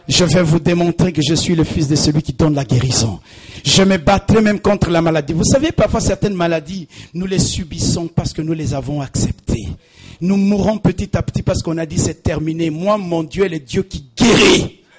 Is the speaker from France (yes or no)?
no; Flanders, Belgium; je vais prendre un exemple de chez moi en Flandre